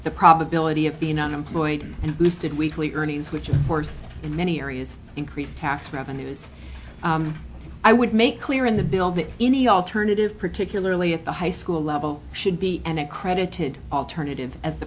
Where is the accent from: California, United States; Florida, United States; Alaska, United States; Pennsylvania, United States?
Alaska, United States; I was born and raised in Alaska, and product of Alaska public school system.